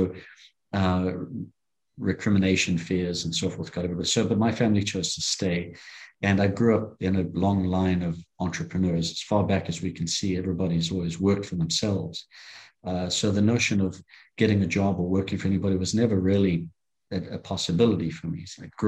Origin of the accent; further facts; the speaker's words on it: Zimbabwe; I'm originally from Zimbabwe in Africa. I'm a fourth generation African. My family has been there about 120 years. I grew up during a very violent civil war as Rhodesia was becoming Zimbabwe.